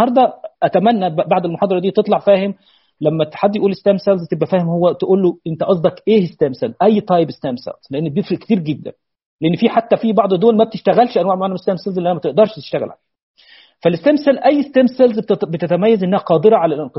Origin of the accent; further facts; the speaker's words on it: Syria; طبعا انا سوري